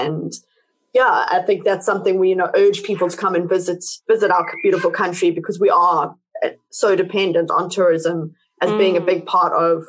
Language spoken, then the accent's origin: English; South Africa; So it's, it's something that obviously as South African